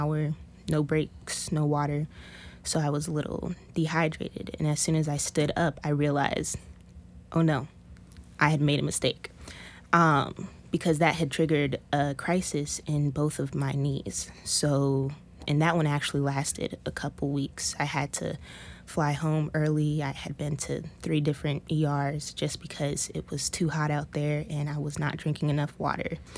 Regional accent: Indiana, United States; And this was in Indiana because I'm from Indiana.

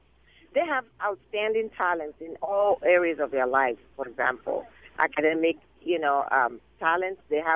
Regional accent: Nigeria; now in United States; I'm from Nigeria originally.

